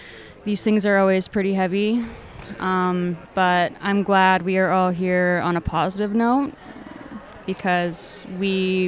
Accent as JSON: {"language": "English", "town": "Armstrong", "region": "British Columbia", "country": "Canada", "said": "I am from Armstrong. I'm part of the Splats and Indian Band."}